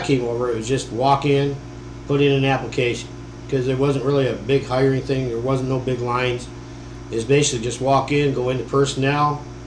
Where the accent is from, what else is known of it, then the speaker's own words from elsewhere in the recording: Ovid, Michigan, United States; also born or lived in St. Johns; St. John's. I was raised in the Ovid area.